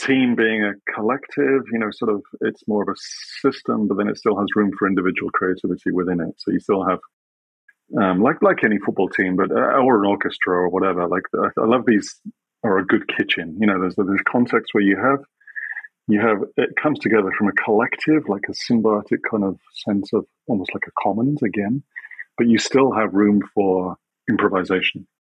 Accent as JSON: {"language": "English", "region": "England", "country": "United Kingdom", "tie": "born or raised there", "said": "growing up in England, when I went to school, I'm like 53 years old, so it was like at school in the 80s, I guess, early 80s."}